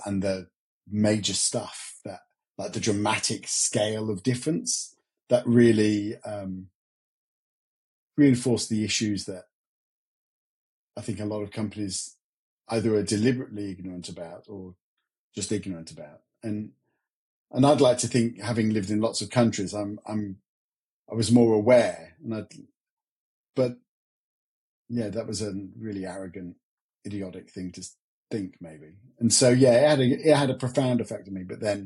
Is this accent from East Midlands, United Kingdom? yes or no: yes; Nottingham, East Midlands, United Kingdom; also born or lived in Australia; And I grew up in Nottingham. I thought Nottingham was the greatest place on the planet.